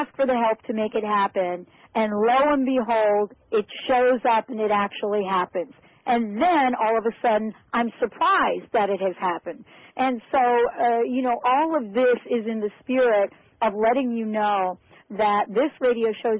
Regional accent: New York, United States; you know I'm from New York

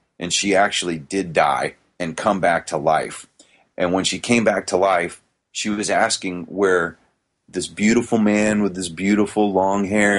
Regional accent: Ormond Beach, Florida, United States; But Audrey and I grew up in Ormond Beach, which is just north of Daytona

